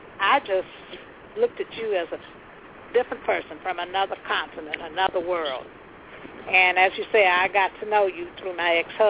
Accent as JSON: {"language": "English", "town": "Selma", "region": "Alabama", "country": "United States", "tie": "born or raised there", "said": "I grew up in Selma, and, of course, it was strongly segregated then. And I went to a segregated high school and everything, came back into work into a segregated high school as a teacher."}